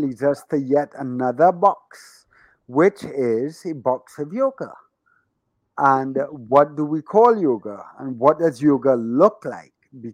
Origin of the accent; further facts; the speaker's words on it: Trinidad & Tobago; I was born in Trinidad, and I've spent most of my life in Trinidad, other than traveling and so on. But my mom's ancestry is Irish, and my dad's family's Syrian, Middle Eastern. And I spent the majority of my life here. I went to university in Florida